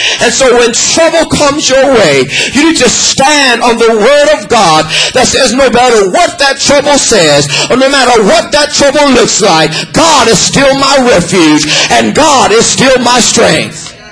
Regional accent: Los Angeles, California, United States; I'm from California, I'm a native of Los Angeles. We have earthquakes, hundreds of them every single day.

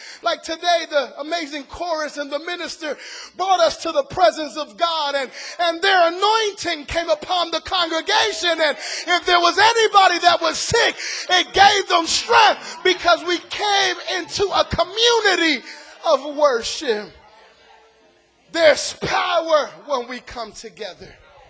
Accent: Puerto Rico; I'm from Puerto Rico. I love the Caribbean.

